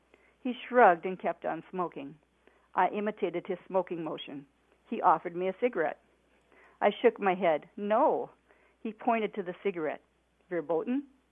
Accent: Mason City, Iowa, United States; I knew about it because we would drive from our home in Mason City to visit our cousins who lived in Bancroft.

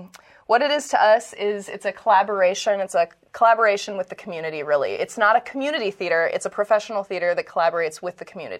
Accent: England, United Kingdom; now in United States; The irony being English.

